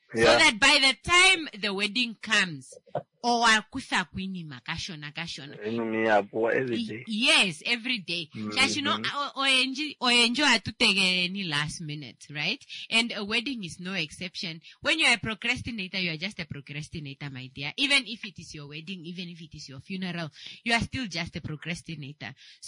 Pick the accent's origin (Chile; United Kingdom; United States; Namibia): Namibia; Windhoek, Khomas; Because I grew up in Katutura.